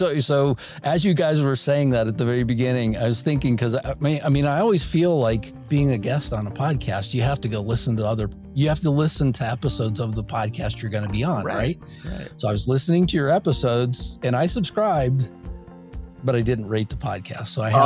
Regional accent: Indiana, United States; I grew up in Indiana, Northwest Indiana

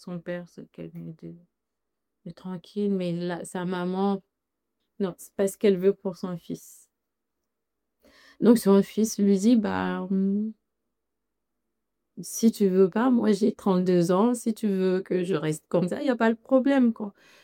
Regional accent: Conakry, Guinea; Pourtant, je suis née, j'ai grandi à Conakry.

